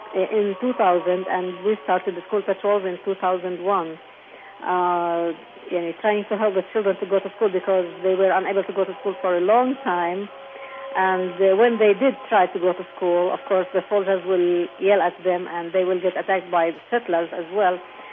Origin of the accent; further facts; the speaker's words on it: Hebron, West Bank, Palestine; Well, when I grew up in Hebron, it was totally different from what it is now